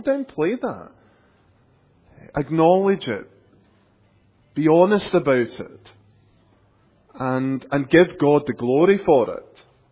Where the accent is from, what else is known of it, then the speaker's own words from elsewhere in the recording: Scotland, United Kingdom; I come from Scotland, and one of the things that we were always taught growing up was to be self-deprecating